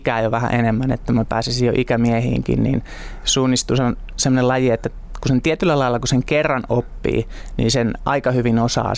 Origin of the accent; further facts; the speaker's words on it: Pirkanmaa, Finland; No mä oon itse Pirkanmaalta kotoisin